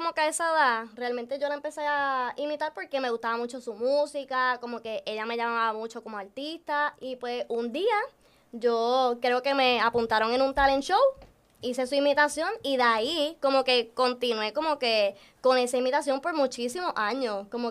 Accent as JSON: {"language": "Spanish", "town": "Aguada", "region": "West", "country": "Puerto Rico", "tie": "born or raised there", "said": "Pues yo soy original del oeste."}